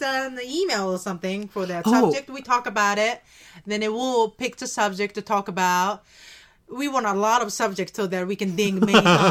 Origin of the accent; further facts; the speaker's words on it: Japan; then I'm from Japan.